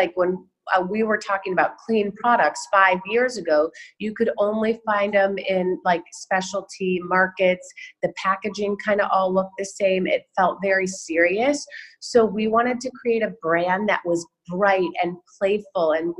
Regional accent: Chicago, Illinois, United States; I was born and raised in Chicago, and I came out to USD. I had never stepped foot in California except once in Palm Springs.

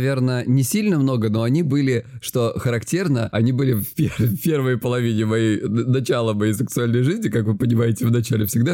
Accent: Krasnodar Krai, Russia

